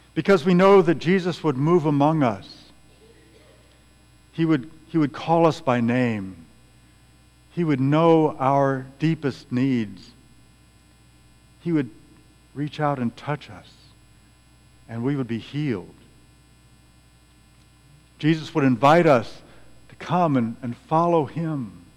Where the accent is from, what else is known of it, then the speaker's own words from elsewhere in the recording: Carlinville, Illinois, United States; So when I was growing up in Carlinville, I had no idea about the realities of my hometown.